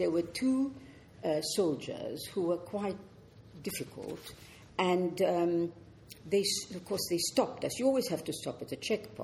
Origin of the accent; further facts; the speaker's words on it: England, United Kingdom; accent: English; How much, I wondered, did my English accent and manner place me in that much older enemy camp